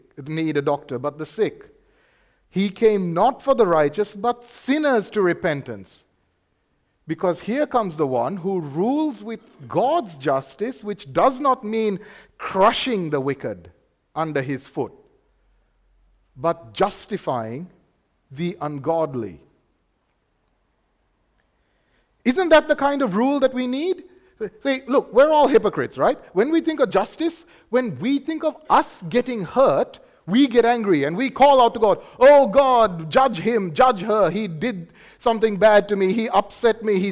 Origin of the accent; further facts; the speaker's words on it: Sri Lanka; now in Australia; I am from Sri Lanka myself.